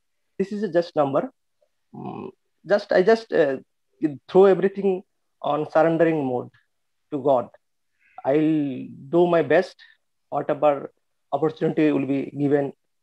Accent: Tripura, India; English is a second language; from Tripura

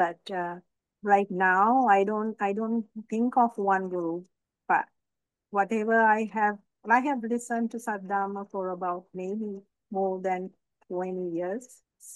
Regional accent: Toronto, Ontario, Canada; I'm from Toronto, able to join because of this time

